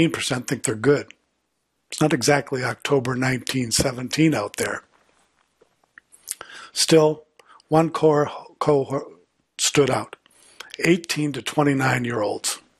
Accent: San Francisco, California, United States; I was wandering around the neighborhood where I grew up in San Francisco

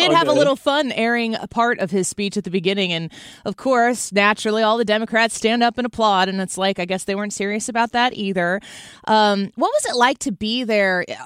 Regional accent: Illinois, United States; And then in my home state of Illinois, they think they could probably draw it so that all 18 seats are blue.

